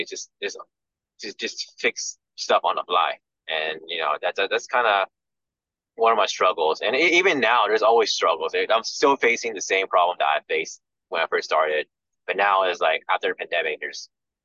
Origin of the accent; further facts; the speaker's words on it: Texas, United States; especially where I grew up here in Texas. There's literally none.